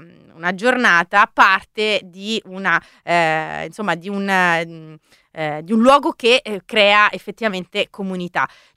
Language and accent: Italian; Rome, Lazio, Italy; io che sono di Roma